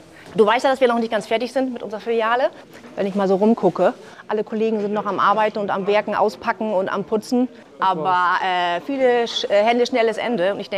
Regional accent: Lingen, Lower Saxony, Germany; denn André und ich, wir kommen beide aus Lingen.

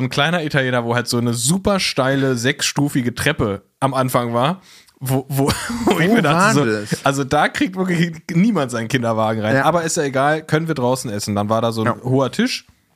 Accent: Berlin, Germany; Also ich als Berliner nenne es Berg.

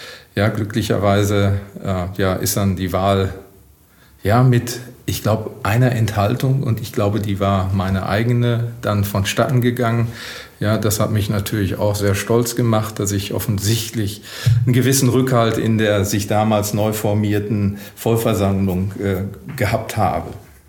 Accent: Witten, North Rhine-Westphalia, Germany; ja, zum Beispiel darf ich unseren Wirtschaftsbeirat in Witten nennen, ja, meine Heimatstadt.

